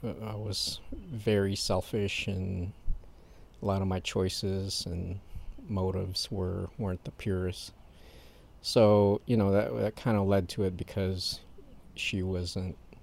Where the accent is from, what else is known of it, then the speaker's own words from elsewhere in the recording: Philippines; born there; moved away; I was born in the Philippines. We came here in 1972. My dad worked at Chrysler and got transferred here